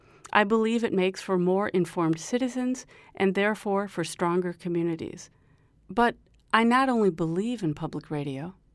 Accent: Milwaukee, Wisconsin, United States; As a child growing up in Milwaukee, I remember lying on the floor

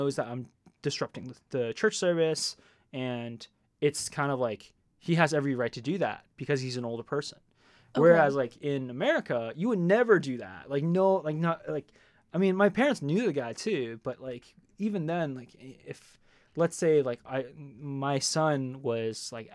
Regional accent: Texas, United States; I feel lucky, one, because I grew up in North Texas. North Texas is a lot of Chinese people.

